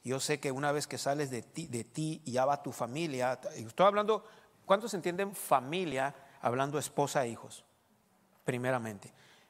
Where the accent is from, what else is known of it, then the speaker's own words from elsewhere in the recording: Mexico; y podemos nosotros ponerle ahí como mexicanos, celebrar el Día de Muertos